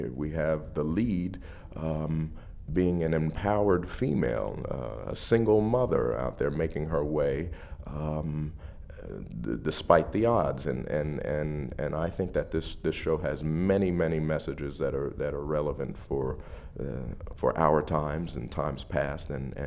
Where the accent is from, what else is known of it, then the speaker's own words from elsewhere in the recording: Philadelphia, Pennsylvania, United States; I'm from Philadelphia, PA, and of course there's a … connection to Philadelphia.